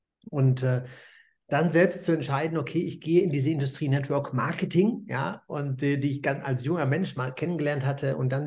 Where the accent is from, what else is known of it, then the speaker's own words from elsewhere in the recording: North Rhine-Westphalia, Germany; born there; also born or lived in Ibiza, Spain; Ich bin Mitte 50, ich komme gebürtig aus Nordrhein-Westfalen.